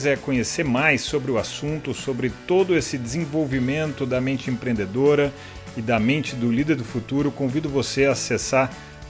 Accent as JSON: {"language": "Portuguese", "country": "Brazil", "said": "aprendi como a gente, como brasileiro, a gente se posiciona meio apagadão, sabe?"}